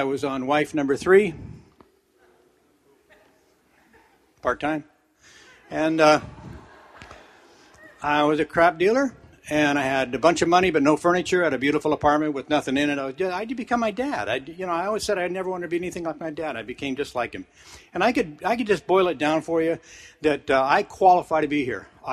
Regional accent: Las Vegas, Nevada, United States; also born or lived in Compton, California / Chino, California; I was born in Compton, California, and then moved to Chino. My dad was geographically challenged. And then we wound up in Las Vegas, Nevada, but we were very broke.

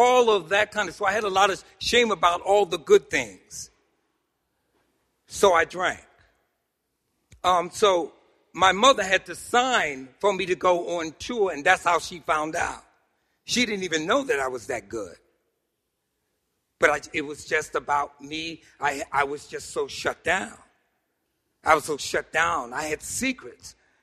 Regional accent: New York City, New York, United States; The secrets was, growing up in Harlem, and I like dance, another one of the secrets that I was gay.

